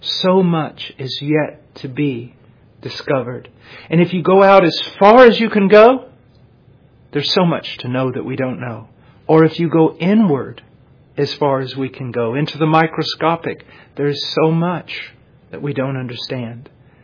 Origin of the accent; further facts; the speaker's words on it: Illinois, United States; born there; I was born in Illinois on a farm.